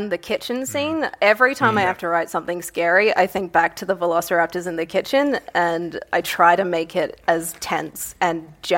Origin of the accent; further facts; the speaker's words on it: Northern Territory, Australia; I'm from the Northern Territory.